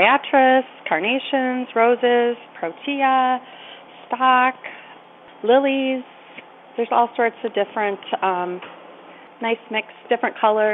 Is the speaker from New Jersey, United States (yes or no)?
yes; Princeton, New Jersey, United States; My father was from the Putnam area, and my mother's from the suburbs, but I was raised in Princeton. Moved away and came back after my oldest was born.